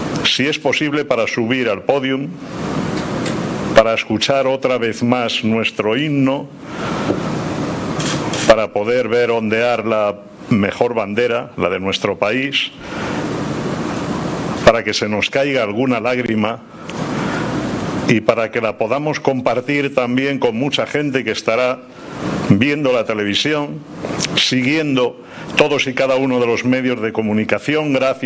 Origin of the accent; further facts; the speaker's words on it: Spain; somos los paralímpicos españoles y eso no es cualquier cosa.